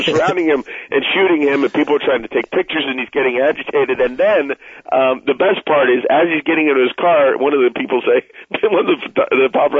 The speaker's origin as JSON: {"language": "English", "town": "Las Vegas", "region": "Nevada", "country": "United States", "tie": "born or raised there", "said": "I grew up in Las Vegas."}